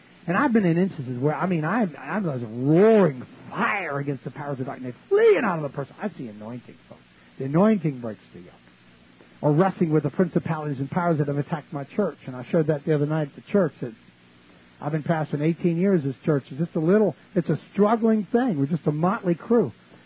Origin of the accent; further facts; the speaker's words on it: New Orleans, Louisiana, United States; I grew up in New Orleans, and I had an older brother.